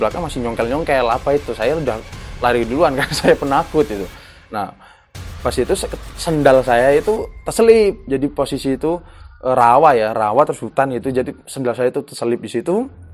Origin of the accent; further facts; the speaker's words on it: Java, Indonesia; karena daerah saya di Jawa nggak ada babi ya.